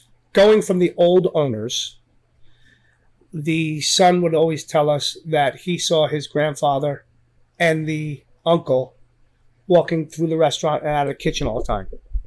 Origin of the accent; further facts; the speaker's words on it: Nutley, New Jersey, United States; We grew up in Nutley, so we all knew about the bar itself.